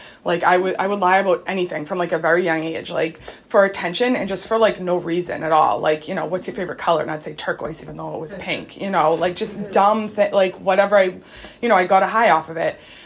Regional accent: Massachusetts, United States; I grew up here in Massachusetts, up on the North Shore, and from a very young age, I never felt comfortable in my own skin.

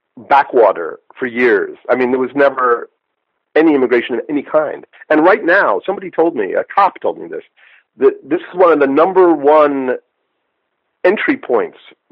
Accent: Nantucket, Massachusetts, United States; and I explain that I'm from Nantucket, and I was confused by the road work.

